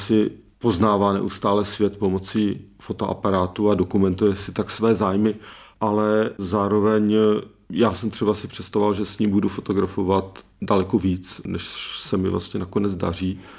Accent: Moravia, Czechia; Ano, já jsem si všiml, u nás na Moravě, asi jsme byli chudší, tak všichni tomu říkali rádio, když to v Čechách to byla televize.

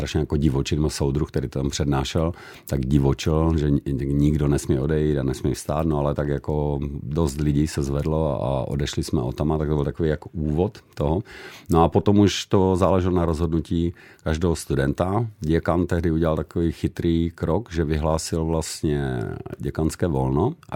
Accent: Ostrava, Moravian-Silesian Region, Czechia; tu stávku jsem potom trávil na kolejích, když jsem byl z Ostravy, takže jsem rodiče navštěvoval během toho celé té stávky

